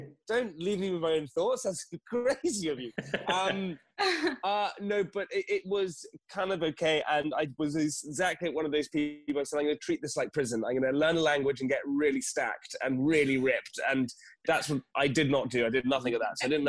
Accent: United Kingdom; And being British, you just continue on.

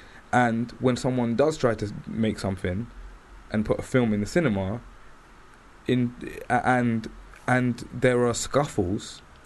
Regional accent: London, United Kingdom; I'm from Camden, no NW1.

